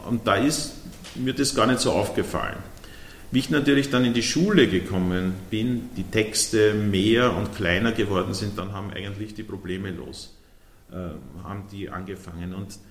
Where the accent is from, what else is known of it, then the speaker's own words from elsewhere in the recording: Tulln, Lower Austria, Austria; ich bin in Tulln geboren, das ist in Niederösterreich. Und dort bin ich auch aufgewachsen.